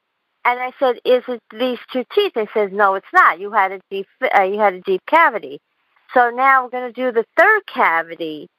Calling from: Queens, New York, United States; I'm calling from Queens, New York.

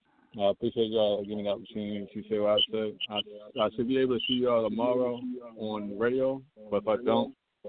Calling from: Baltimore, Maryland, United States; from Baltimore.

